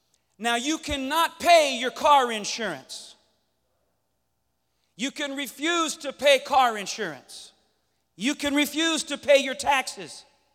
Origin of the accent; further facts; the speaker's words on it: Louisiana, United States; accent: Cajun; When I went to Bible school, some of the kids used to want to hear me talk just because of my Cajun accent.